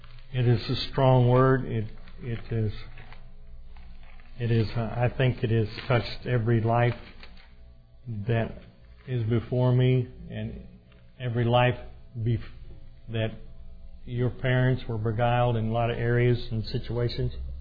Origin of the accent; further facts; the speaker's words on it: Arkansas, United States; accent: Arkansas; Excuse me. Have my Arkansas accent.